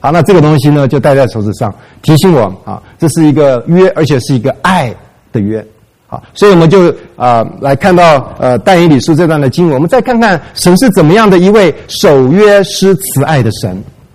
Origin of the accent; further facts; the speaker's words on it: China; 我们中国人不太喜欢不习惯戴戒指